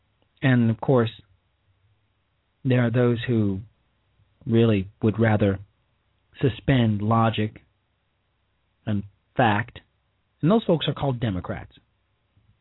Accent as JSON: {"language": "English", "town": "Chicago", "region": "Illinois", "country": "United States", "tie": "born or raised there", "said": "my hometown of Chicago is experiencing a rather interesting situation."}